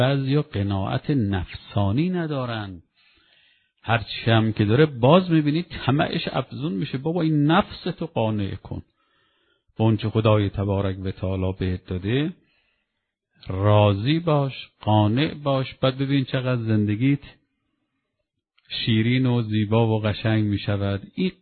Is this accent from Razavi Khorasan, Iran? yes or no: yes; Mashhad, Razavi Khorasan, Iran; من یادم میاد بعضی کسبر میشناختم در زمان بچگیم در مشهد، از بستگان بودن